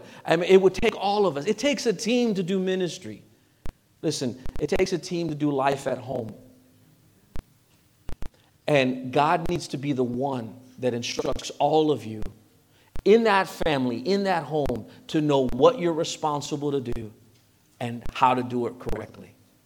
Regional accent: Chicago, Illinois, United States; I'm from Chicago, so I'm a Bears fan.

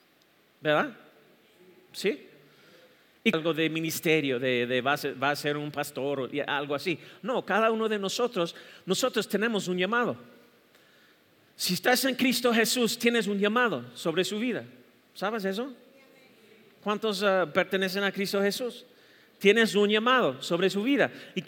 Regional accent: United States; accent: gringo; Spanish is a second language; Mi español era tan malo y ahora cometo muchos errores y oro todos los días para que Dios elimine mi acento gringo.

